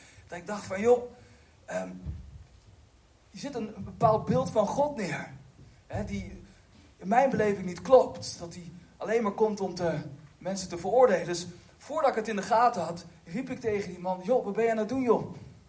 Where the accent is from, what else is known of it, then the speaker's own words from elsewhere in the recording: Gelderland, Netherlands; ik kwam uit de Achterhoek dan.